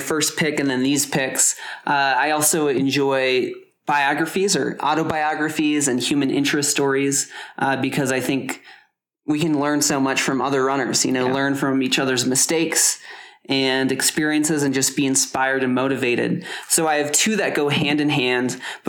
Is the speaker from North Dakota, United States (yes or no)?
yes; Fargo, North Dakota, United States; I grew up in the Midwest, as I've mentioned many times. I grew up in Fargo, North Dakota